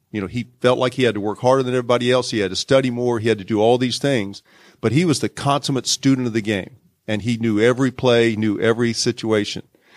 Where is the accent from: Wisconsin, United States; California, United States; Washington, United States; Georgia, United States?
Georgia, United States; Columbus; also born or lived in Las Vegas, Nevada; I grew up in Columbus, Georgia, so I'm a Georgia boy, born and raised. I love the South. I love being back in Georgia. I just moved back to Georgia from Las Vegas, Nevada.